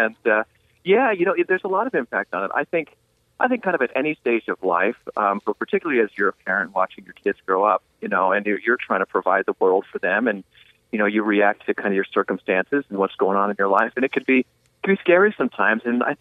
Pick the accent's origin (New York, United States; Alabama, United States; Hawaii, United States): Hawaii, United States; I did. I grew up in Hawaii. My grandfather was actually in the military, and he was stationed out in Hawaii where he met my grandmother. So my dad eventually settled out there to be close to his folks. And so I grew up through high school in Hawaii.